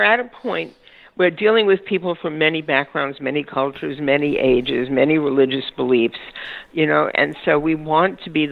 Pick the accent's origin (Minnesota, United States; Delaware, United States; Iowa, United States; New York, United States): New York, United States; Bronx; I grew up in the Bronx in New York, mm-hmm. and I'm a redhead.